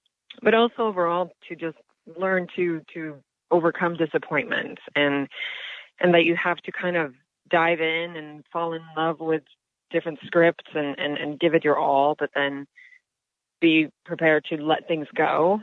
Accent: Stockholm, Stockholm County, Sweden; Well, I grew up in Stockholm, Sweden

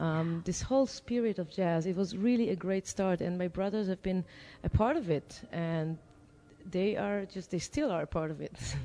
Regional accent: Israel; I grew up in Israel.

